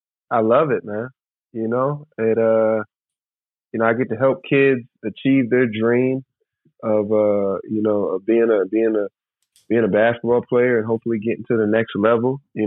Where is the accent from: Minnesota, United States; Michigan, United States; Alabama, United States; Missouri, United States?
Michigan, United States; Lansing; also born or lived in Toledo; I'm born and raised in Lansing, Michigan, so Lansing is home.